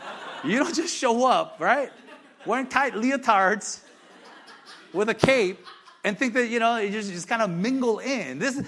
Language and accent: English; Gardena, California, United States; Our apartment in Gardena. I grew up in Gardena, right? I love Gardena.